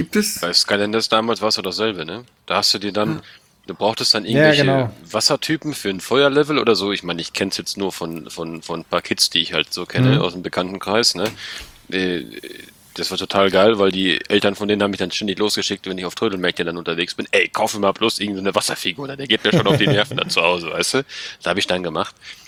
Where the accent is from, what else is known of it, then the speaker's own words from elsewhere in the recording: Germany; ich bin zwar Schwede, aber ich bin ja trotzdem erst in Deutschland aufgewachsen